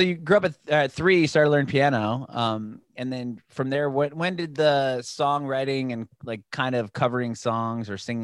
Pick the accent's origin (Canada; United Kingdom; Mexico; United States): United States; San Diego, California; San Diego, California.